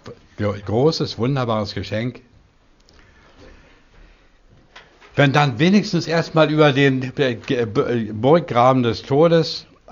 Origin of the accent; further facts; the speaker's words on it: Sommerfeld, Lubusz Voivodeship, Poland; Als ich 16 war, waren die Sowjettruppen bis an meine Heimatstadt Sommerfeld hinter der Neiße vorgerückt.